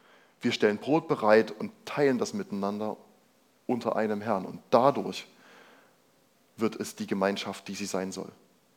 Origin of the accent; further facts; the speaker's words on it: Germany; das ist völlig egal, woher ich komme, ob ich aus Deutschland